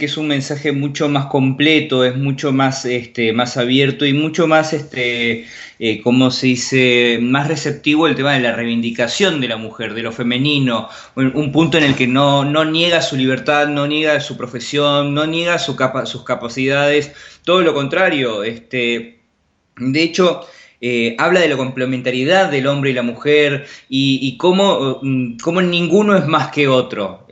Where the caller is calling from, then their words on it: Merlo, San Luis, Argentina; de Merlo, San Luis.